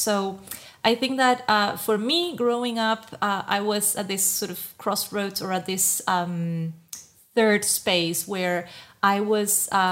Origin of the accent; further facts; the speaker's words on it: Chile; now in Netherlands; and I come from Chile.